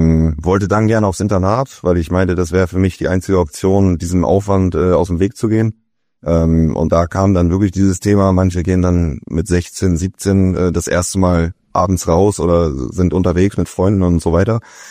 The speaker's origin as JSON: {"language": "German", "town": "Hollenstedt", "region": "Lower Saxony", "country": "Germany", "tie": "born or raised there", "also_born_or_lived": "Hamburg", "said": "Ich komme ursprünglich aus Hollenstedt, da bin ich groß geworden. Ja. Bin in Hamburg geboren. Als ich zwei war, sind wir nach Hollenstedt aufs Dorf gezogen. Schön. Zwischen Bremen und Hamburg. Und da bin ich groß geworden"}